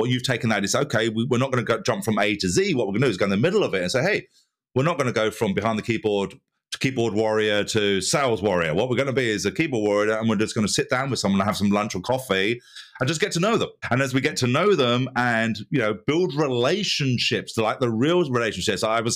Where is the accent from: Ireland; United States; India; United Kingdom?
United Kingdom; Being a Brit, I see the royals do that all the time, right?